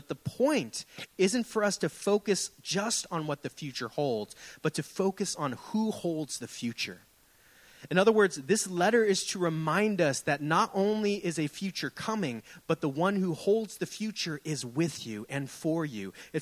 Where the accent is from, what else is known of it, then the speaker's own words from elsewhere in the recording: San Francisco, California, United States; We grew up right here in Japantown.